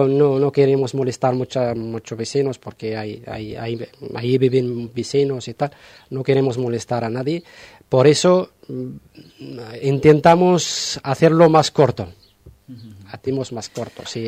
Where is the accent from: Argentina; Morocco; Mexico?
Morocco; yo hablo de Marruecos porque soy de Marruecos